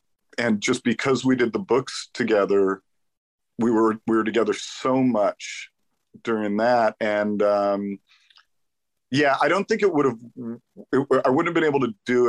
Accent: California, United States; I grew up in the Valley, so it was forbidden because we were too close to Spahn Ranch.

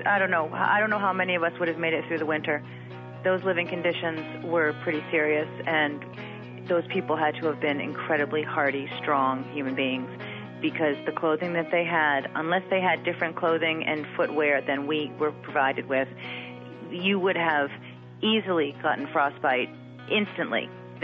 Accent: Massachusetts, United States; Those are two things that come to mind for me growing up in Massachusetts and, of course, knowing all about the witch trials, and you just kind of are steeped in the history living in this area.

